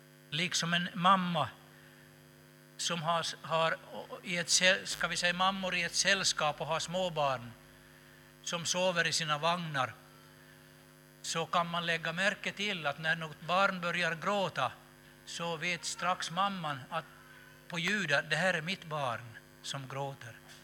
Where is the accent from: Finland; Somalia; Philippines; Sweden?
Finland; Bosund, Ostrobothnia; Där vi kommer ifrån, där vi är hemma ifrån i Bosund, så där är ju det är ju en skärgårdsby.